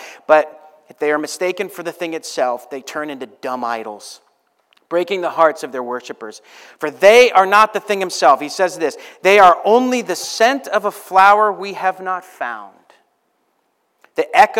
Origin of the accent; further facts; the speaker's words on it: New Hampshire, United States; I grew up in New Hampshire.